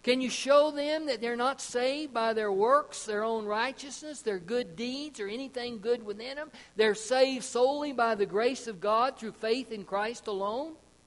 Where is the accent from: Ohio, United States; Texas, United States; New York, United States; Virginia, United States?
Texas, United States; Now, Jehovah's Witness I was familiar with from growing up in Texas, but Mormons we really didn't have down there when I was growing up.